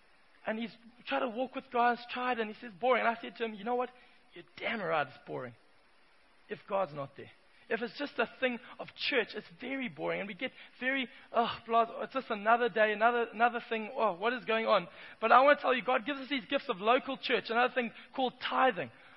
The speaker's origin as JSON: {"language": "English", "country": "Zimbabwe", "tie": "born or raised there", "said": "I grew up in Zimbabwe and we developed a language of our own that only Zimbabweans understood."}